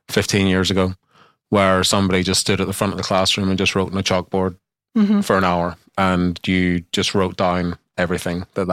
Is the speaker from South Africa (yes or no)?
no; Northern Ireland, United Kingdom; that I wasn't Australian, that I'm actually Northern Irish and have these British connections